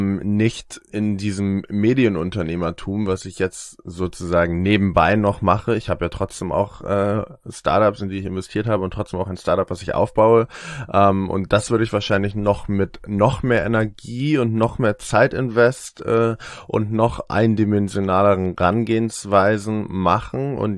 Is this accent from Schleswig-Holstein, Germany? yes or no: yes; Eckernförde, Schleswig-Holstein, Germany; now in Hamburg, Germany; Ich wohne in Hamburg und ich komme aus Eckernförde, noch weiter im Norden.